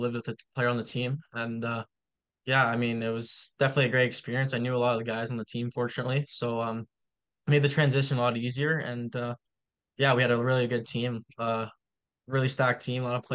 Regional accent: Ottawa, Ontario, Canada; Growing up in Ottawa, I always liked to watch the Sens

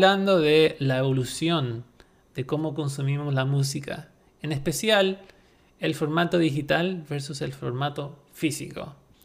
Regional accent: Chile; accent: Chilean; now in United States; Mi acento es chileno todavía, pero estoy en los Estados Unidos.

